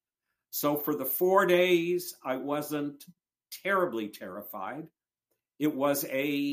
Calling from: Los Angeles, California, United States; I'm in Los Angeles.

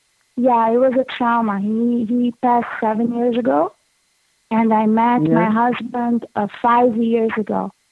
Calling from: Brazil; English is a second language; I'm coming from Brazil, and I cannot believe I got through.

